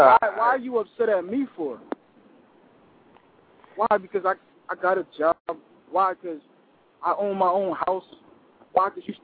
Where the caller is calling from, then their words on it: Wilmington, Delaware, United States; Yo, I'm representing Wilmington. Wilmington, Delaware.